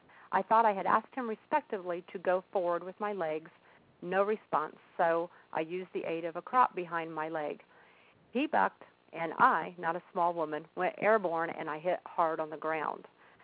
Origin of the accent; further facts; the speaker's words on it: Shirley, Indiana, United States; I'm from Shirley, Indiana.